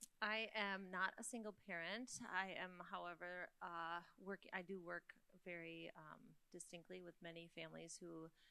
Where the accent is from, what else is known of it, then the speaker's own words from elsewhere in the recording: Rochester, United States; We're from Rochester, and after spending about 25 years in public education